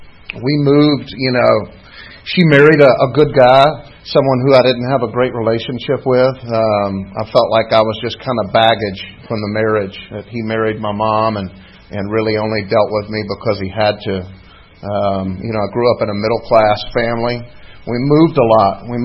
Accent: North Carolina, United States; I'm from North Carolina. Born in North Carolina, and my mother's family were a really hard-working group of people.

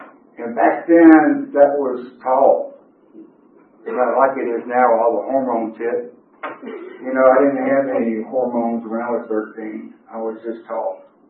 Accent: Atlanta, Georgia, United States; I was born in Atlanta, Georgia. I was raised in Atlanta. That was 67 years ago. And back then, the Atlanta city limits was smaller. And I was raised in Atlanta. I grew up in East Atlanta.

